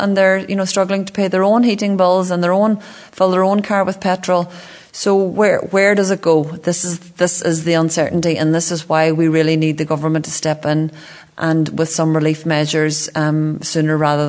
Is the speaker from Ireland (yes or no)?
yes; Ireland; And we'll come out the other side on top, as we always do as an Irish nation.